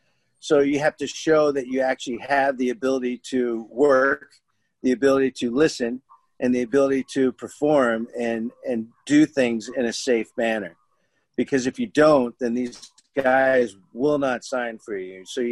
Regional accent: California, United States; I grew up I grew up in Toluca Lake, Studio City.

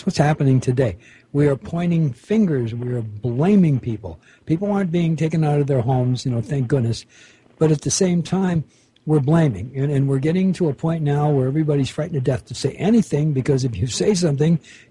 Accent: United States; born there; You know, I was born in America in the very early 40s, and I've lived my life here

